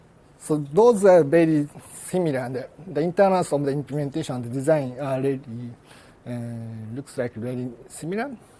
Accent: Japan; from Japan, and I'm going to start with why we started this project

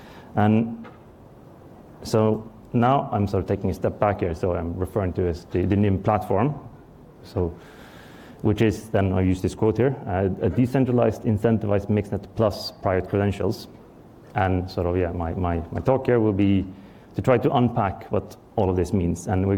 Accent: Sweden; now in Stockholm, Sweden; I'm from Sweden, developer.

